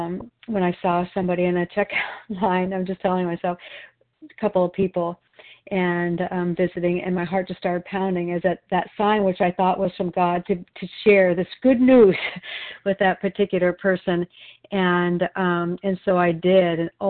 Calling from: Wilsonville, Oregon, United States; I'm a recovered compulsive overeater, and I'm calling in from Wilsonville, Oregon.

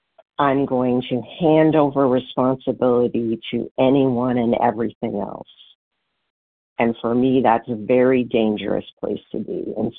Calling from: Washington, United States; in Washington State.

